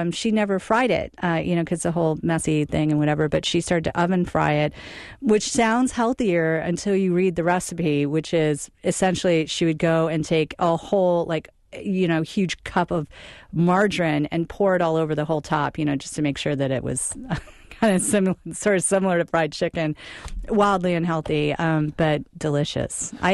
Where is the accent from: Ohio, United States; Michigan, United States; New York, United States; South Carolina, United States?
Michigan, United States; I'm from Michigan